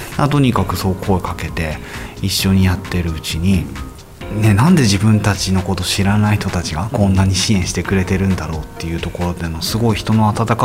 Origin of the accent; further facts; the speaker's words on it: Kawaguchi, Niigata, Japan; born there; 僕は川口ですね。ここです。